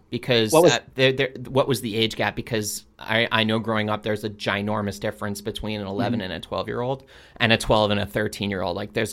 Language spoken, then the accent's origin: English; Long Island, New York, United States; But they're from Long Island, and I'm from Long Island, and I had no idea.